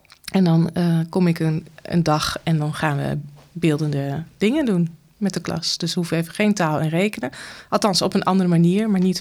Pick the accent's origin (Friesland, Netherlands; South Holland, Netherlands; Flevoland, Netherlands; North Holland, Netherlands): Friesland, Netherlands; Ik ben opgegroeid in Tarlo. Daar ben ik geboren. Op de boerderij grootgebracht. Ik ben uiteindelijk in Leeuwarden naar school gegaan.